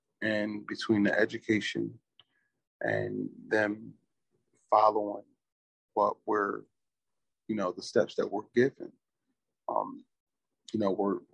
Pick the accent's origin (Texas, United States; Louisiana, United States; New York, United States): New York, United States; Albany; Neighborhood, I'm from Albany, New York. Place of origin, Albany, New York. Ethnic identity, I'm an African-American.